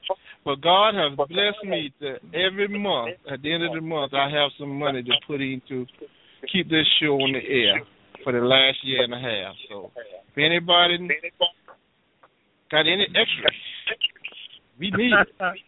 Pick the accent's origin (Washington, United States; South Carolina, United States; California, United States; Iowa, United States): South Carolina, United States; Orangeburg; from Orangeburg, South Carolina.